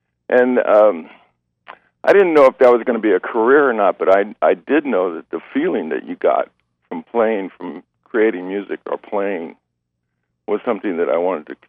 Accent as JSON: {"language": "English", "region": "California", "country": "United States", "said": "We were forever called a Southern band, our stock answer was, well, we're from Southern California."}